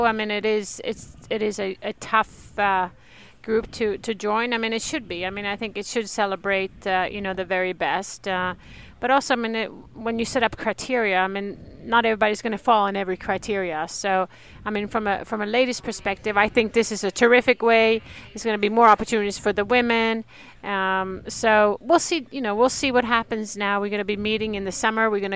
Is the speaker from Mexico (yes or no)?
no; Sweden; You know, growing up in Sweden and looking at the Hall of Fame